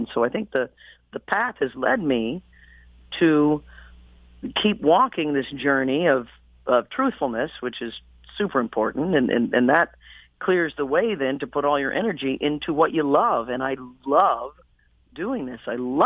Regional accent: Midwest, United States; But I grew up in the Midwest, and I grew up in the 60s and 70s.

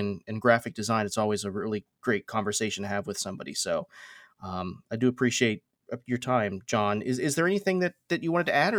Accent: Florida, United States; I grew up in South Florida watching shuttle launches

